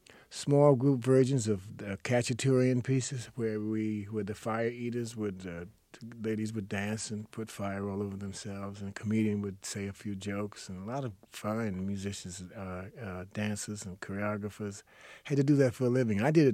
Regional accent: Brooklyn, New York, United States; born or raised there

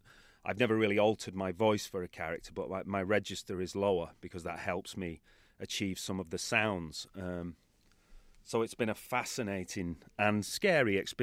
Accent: United Kingdom; It was a huge challenge for a British actor to be totally surrounded by American actors who were simply speaking how they

